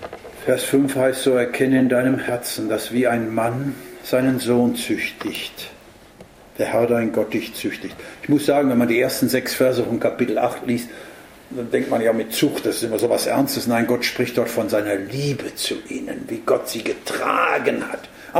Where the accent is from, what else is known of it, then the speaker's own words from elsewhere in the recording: Southern Germany, Germany; moved away as an adult; wenn ich dann wieder nochmal in meine alte Heimat zurückkomme, nach Süddeutschland, dann finde ich dort, ah ja, Obstbäume, Weinstöcke und so. Ich habe ja oberhalb vom Weinberg gelebt, ja. 38 Jahre lang.